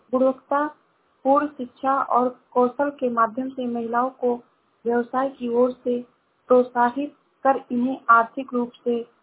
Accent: Uttar Pradesh, India; मैं जिला श्रावस्ती से हूँ।

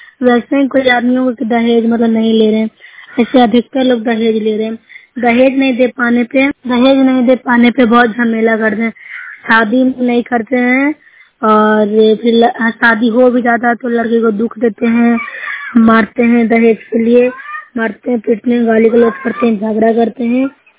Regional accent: Nursarai, Bihar, India; मैं नूरसर प्रखंड से हूँ, जिला नालंदा की निवासी हूँ।

